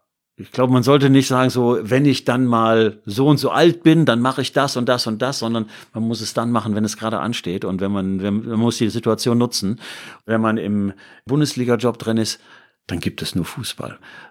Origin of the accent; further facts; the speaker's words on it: Düsseldorf, North Rhine-Westphalia, Germany; ich bin Düsseldorfer und Fortuna ist mein Verein.